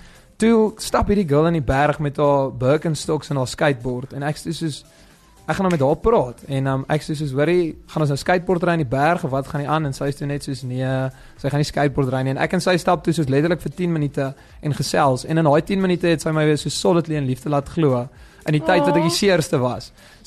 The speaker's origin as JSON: {"language": "Afrikaans", "town": "Kimberley", "region": "Northern Cape", "country": "South Africa", "said": "ek kom van Kimberley af"}